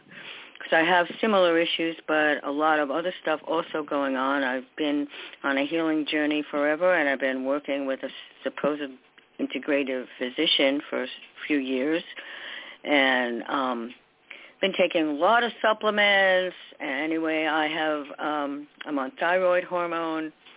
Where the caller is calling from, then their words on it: New York, United States; from New York.